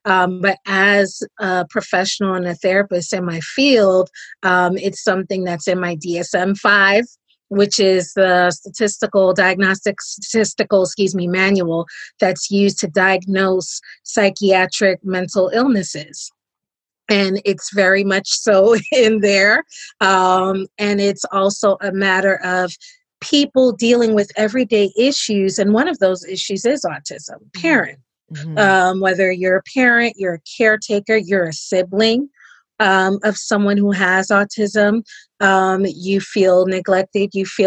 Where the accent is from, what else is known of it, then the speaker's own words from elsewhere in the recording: Brooklyn, New York, United States; And so, but yet and still, I rep Brooklyn, New York, no matter where I am, that's where I'm from.